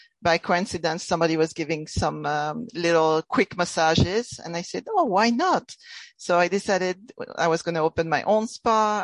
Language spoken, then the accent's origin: English; France; English is a second language; now in United States; I'm originally from France. Being from France